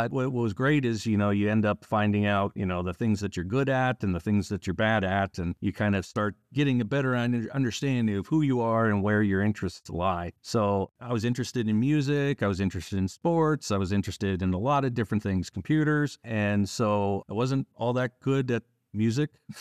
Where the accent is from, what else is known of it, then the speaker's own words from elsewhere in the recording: Erie, Pennsylvania, United States; moved away as an adult; Well, I grew up in Erie, Pennsylvania. That's right on the lake on the northwestern side of Pennsylvania. Went to elementary school and middle school and high school there, and then eventually went to Boston for college.